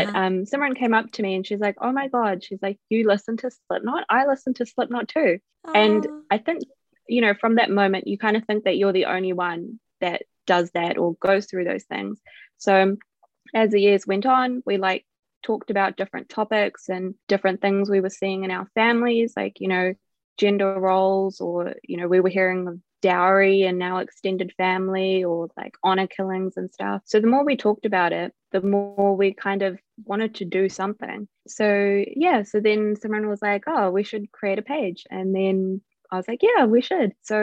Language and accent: English; India; because we're South Asian or because we're Indian, we're going to have different experiences